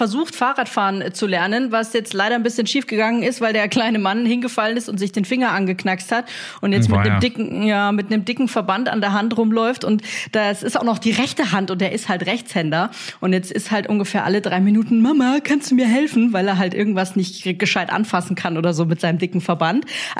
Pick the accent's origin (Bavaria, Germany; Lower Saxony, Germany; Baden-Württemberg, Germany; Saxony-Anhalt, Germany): Bavaria, Germany; Ja, bei uns in Bayern heißt es Eierbecken.